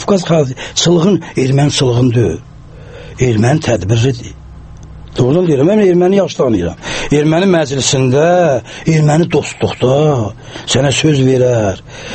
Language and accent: Azerbaijani; Armenia; Mənim özüm de Ermənistanlıyam. Ermənin dilini də azdan çoxdan bilirəm mən.